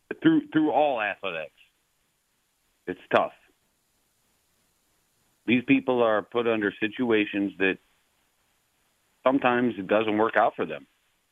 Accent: Ohio, United States; Obviously, I'm a Browns fan. I'm from Northeast Ohio.

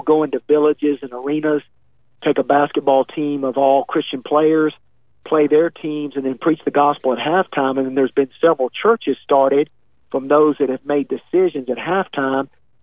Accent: Asheville, North Carolina, United States; I was born and raised here in Asheville and played basketball at Asheville High School

